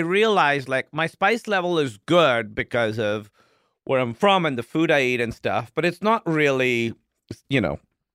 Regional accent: Pakistan; Yeah, so, you know, I grew up in Pakistan. Our food is pretty spicy.

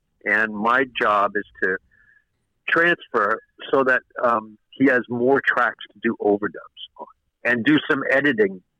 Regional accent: New York, United States; I said, "No, I'm born and raised in New York."

